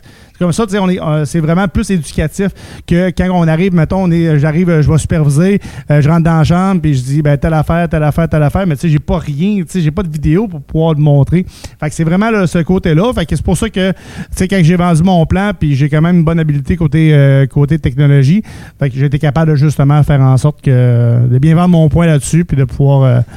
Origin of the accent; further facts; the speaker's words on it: Saint-Jean-Port-Joli, Quebec, Canada; Moi, je suis pas un gars de la région de Saguenay-Lac-Saint-Jean. Là, je viens de Saint-Jean-Port-Joli, là, dans Chaudière-Appalaches. J'ai fait 3 ans là. Puis après ça, quand j'ai décidé voir monter des échelons, ben, je suis déménagé dans la région de Québec